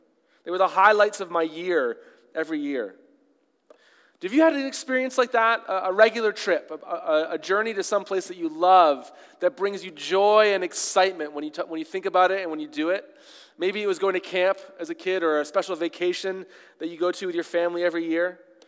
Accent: Toronto, Ontario, Canada; born there; also born or lived in United States / England / Kenya; Well, I was born here in Toronto, but as many of you know, and I've told you many times, I didn't spend most of my childhood here. My family moved around a lot when I was a kid.

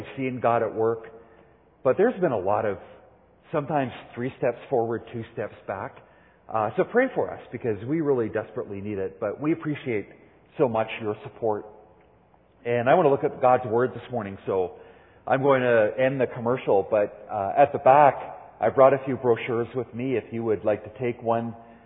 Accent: South Africa; We're both from South Africa.

